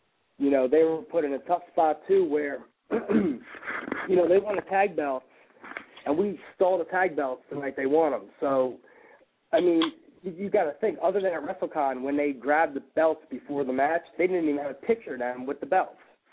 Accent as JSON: {"language": "English", "town": "Philadelphia", "region": "Pennsylvania", "country": "United States", "tie": "born or raised there", "said": "I mean, I grew up in South Philly, you know, right near the vet, and, you know, right near the arena, as a matter of fact."}